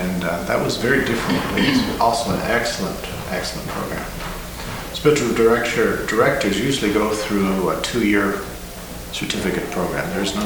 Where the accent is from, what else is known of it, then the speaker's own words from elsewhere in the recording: Texas, United States; now in Portland, United States; I'm originally from Texas, but I've been for the last 8.5 years in the Portland area.